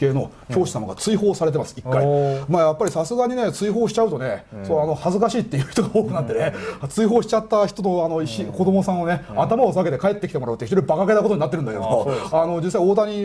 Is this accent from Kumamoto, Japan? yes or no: yes; Kumamoto, Japan; moved away; 私も熊本から出てきてね、ね寂しくてね、今も、ね、一人で寂しく暮らしているけれども、